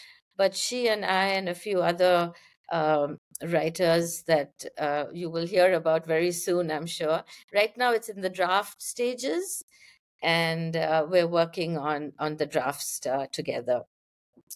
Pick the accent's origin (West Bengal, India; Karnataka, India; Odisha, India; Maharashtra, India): West Bengal, India; Kolkata; my growing up in Kolkata.